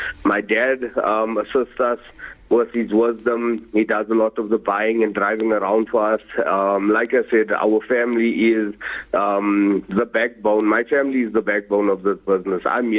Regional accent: Benoni, Gauteng, South Africa; I'm originally from Benoni. We grew up around places like Uzma's, Mo's Food Wagon, Mr. Chubb's, Chivago's. These are the type of places we grew up around in Benoni

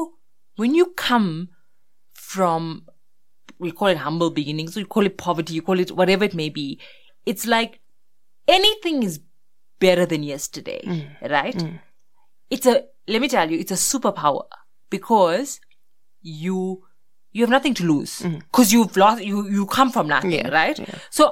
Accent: Durban, KwaZulu-Natal, South Africa; I'm like, I come from Reservoir Hills.

